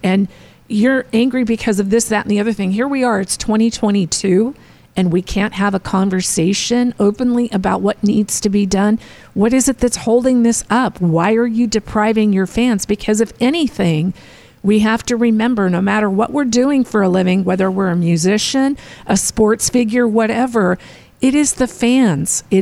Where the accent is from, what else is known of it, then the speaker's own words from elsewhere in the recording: Arizona, United States; And I grew up here in Arizona. We had spring training right down the block.